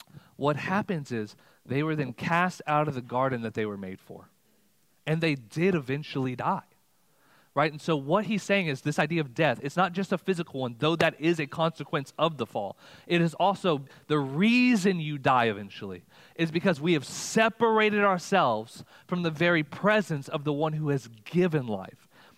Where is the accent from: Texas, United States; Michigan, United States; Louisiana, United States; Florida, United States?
Texas, United States; You know, I'm from Texas. A lot of snakes and lizards.